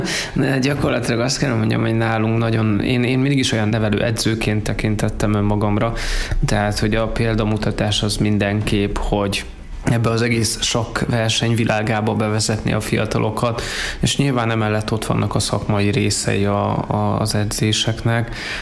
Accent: Kazincbarcika, Borsod-Abaúj-Zemplén, Hungary; Én Kazincz Barcikán nőttem fel, és ott ugye ott jártam általános iskolába

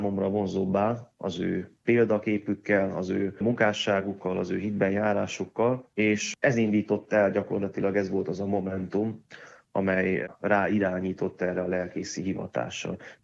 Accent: Carei, Satu Mare County, Romania; now in Hungary; hiszen ugye én a Párciumba nőttem fel, Nagykárolyban.

